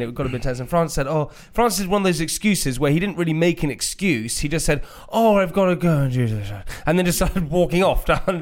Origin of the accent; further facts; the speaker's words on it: United Kingdom; We're very British. We don't really want to talk to anyone else.